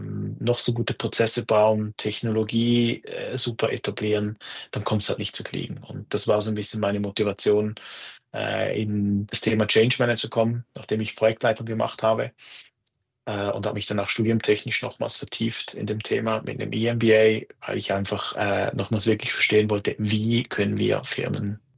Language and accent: German; Zurich, Switzerland; wie man wahrscheinlich hört, ich bin aus der Schweiz, bin in Zürich zu Hause